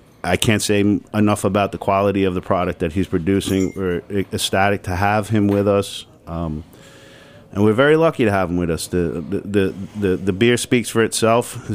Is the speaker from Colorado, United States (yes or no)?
no; Bayside, New York, United States; I'm originally from Bayside.